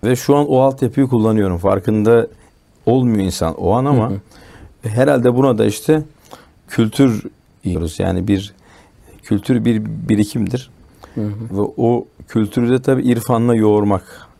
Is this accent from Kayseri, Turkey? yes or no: no; Üsküdar, Istanbul, Turkey; esasında böyle bir ortamda doğdum, büyüdüm. Üsküdar'da. Üsküdar'da çok ilginç bir yerdir. Siyasi olarak, kültürel olarak, dini olarak.